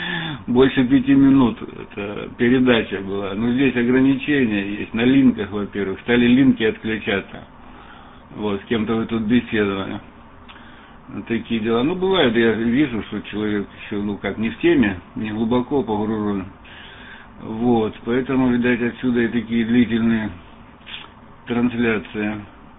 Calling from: Antwerp, Flanders, Belgium; я сейчас работаю из Бельгии, бельгийским, ОН-6 ФМ. … Антверпен, север Бельгии, 40 километров на север от Брюсселя.

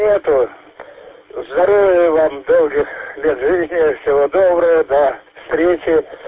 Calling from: Balakovo, Saratov Oblast, Russia; Шебекина, я понял, вы Шебекина, а здесь город Балакова.

